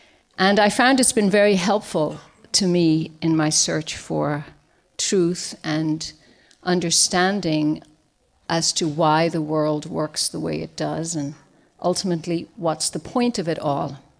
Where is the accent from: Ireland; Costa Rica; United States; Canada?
Ireland; I did not vote recently because I am an Irish citizen. And in this country, I'm known as a resident alien.